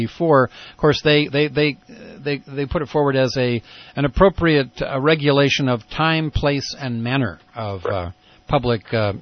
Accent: Portland, Oregon, United States; born there; I was born in Portland myself, actually. I was just itching to get away from Portland, Oregon, as they say. Actually, no, I kind of like Portland. I haven't been back there much.

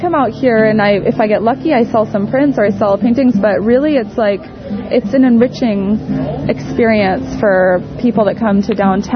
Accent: Santa Cruz, California, United States; I am born and raised in Santa Cruz, and I am a painter. I'm an artist.

